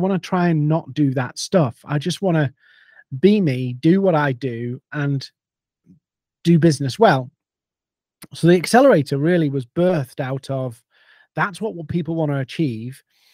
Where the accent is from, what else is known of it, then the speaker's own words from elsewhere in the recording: United Kingdom; me being a Brit